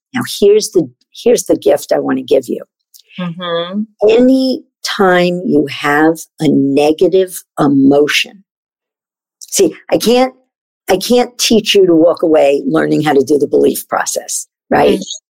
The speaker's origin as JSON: {"language": "English", "region": "New York", "country": "United States", "said": "I always say I don't blow smoke up people's ass. I'm from New York."}